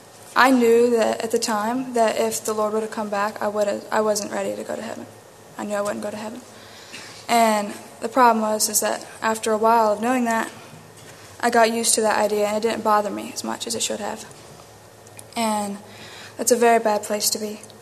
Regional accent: Missouri, United States; I am from Missouri.

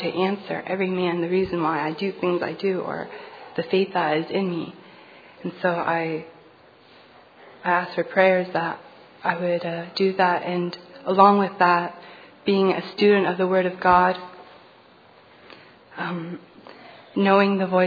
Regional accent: Ontario, Canada; I'm from Ontario, Canada.

